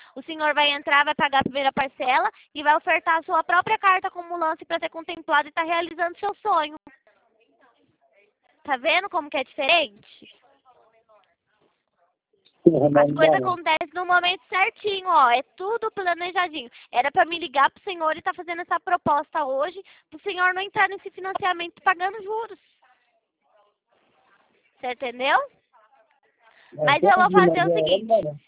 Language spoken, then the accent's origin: Portuguese; Itatiba, São Paulo, Brazil; Eu sou de Itatiba